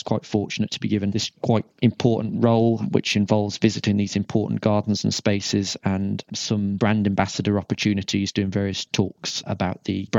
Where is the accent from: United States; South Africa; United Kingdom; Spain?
United Kingdom; West Midlands; lived abroad for a while, and then came back to my hometown in Shropshire.